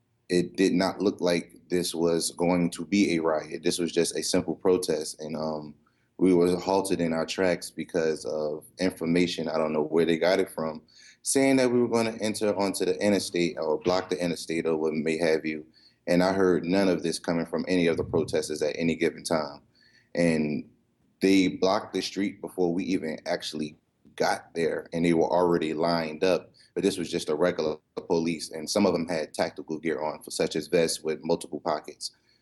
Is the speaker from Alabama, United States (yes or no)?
no; New Jersey, United States; now in New Orleans, United States; I'm originally from New Jersey, but I reside in New Orleans.